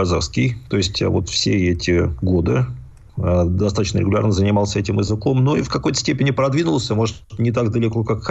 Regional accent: Khimki, Moscow Oblast, Russia; born there; я родился не просто в Химках, это ладно бы. Но я родился в старых

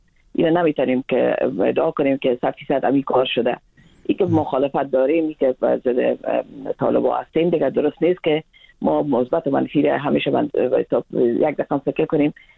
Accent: Afghanistan; من خودم از یک منطقه پشتون نشین افغانستان هستم.

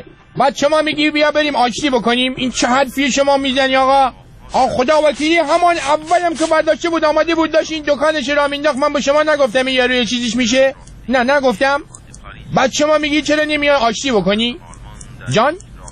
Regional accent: Rasht, Gilan, Iran; born or raised there

